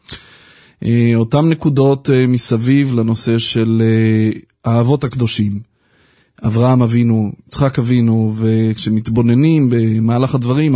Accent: Ra'anana, Central District, Israel; אני חייב להגיד לך שהאמת שאני גדלתי בעיר שכנה שלכם, ברעננה

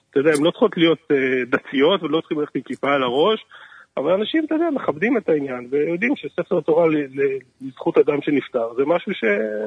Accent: Jerusalem, Jerusalem District, Israel; אני גדלתי בירושלים.

